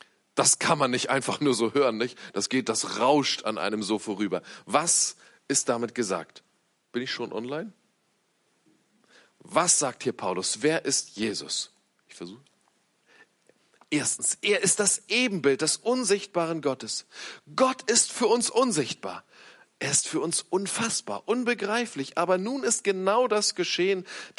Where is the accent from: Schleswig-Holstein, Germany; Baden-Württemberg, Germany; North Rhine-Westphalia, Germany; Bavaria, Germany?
Schleswig-Holstein, Germany; Neumünster; Ich komme aus Neumünster, das ist auch nicht besser.